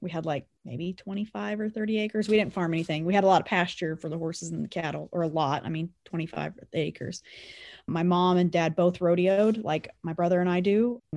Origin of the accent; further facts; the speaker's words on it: Colony, Kansas, United States; I grew up in Anderson County around Colony, Kansas, and now I live in Greeley. I grew up like most rural Kansas kids.